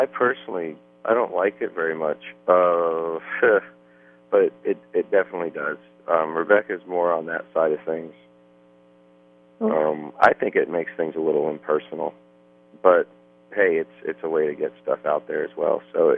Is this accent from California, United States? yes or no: no; Florida, United States; also born or lived in New York City; I grew up down in Florida. I don't remember too much about New York.